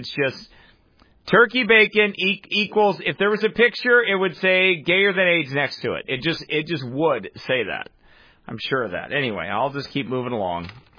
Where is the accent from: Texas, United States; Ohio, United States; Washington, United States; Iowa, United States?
Iowa, United States; I grew up in Iowa. I grew up in the Midwest.